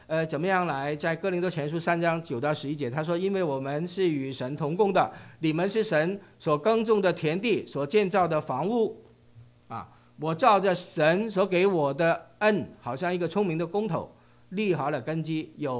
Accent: Hong Kong; 因为我从香港来，我就知道以前哇

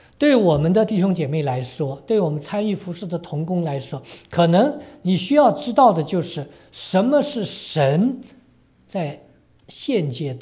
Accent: China; 我们中国人叫青黄不接的时候

